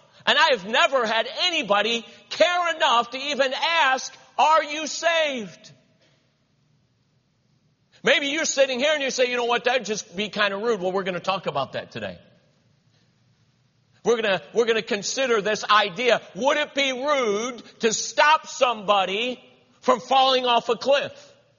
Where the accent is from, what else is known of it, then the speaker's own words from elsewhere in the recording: Cleveland, Ohio, United States; I have lived here for 26, 27 years. I grew up in Cleveland, Ohio. And as a Christian there, I was saved at 8 years old.